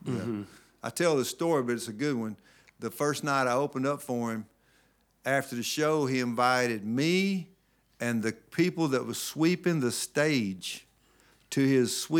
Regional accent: Tupelo, Mississippi, United States; also born or lived in Kenosha, United States; lived most of my life in Tupelo, Mississippi, but the truth is I was actually born in Kenosha.

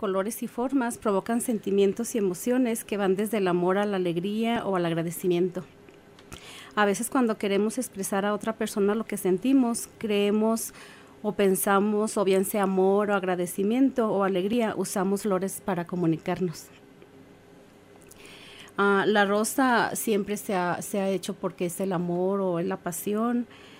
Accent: Guadalajara, Jalisco, Mexico; de hijo de una amiga mía de Guadalajara, yo soy de Guadalajara

